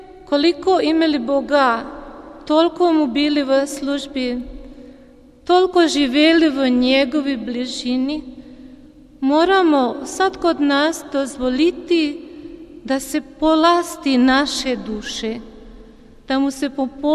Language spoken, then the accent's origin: Slovenian; Croatia; Mi sestre pa smo tri iz Indije in jaz iz Hrvaške